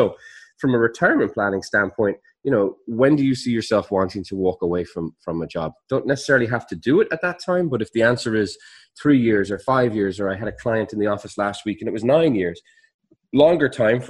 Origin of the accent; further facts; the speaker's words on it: Ireland; I know you're going to make fun of me when I say this because I'm Irish and I shouldn't really be making baseball analogies.